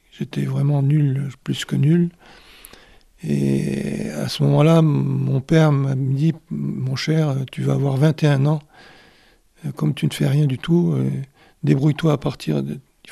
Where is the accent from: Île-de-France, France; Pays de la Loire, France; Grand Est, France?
Île-de-France, France; Paris; born there; je suis né à Paris, Paris 14e, plus précisément à la clinique Baudeloc, qui était vraiment une usine à enfants à l'époque.